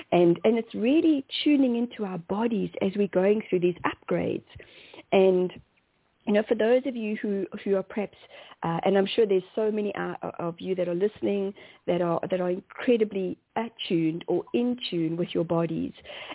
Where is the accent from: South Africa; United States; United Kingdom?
South Africa; you know, I am from South Africa. Most of my family still lives in South Africa.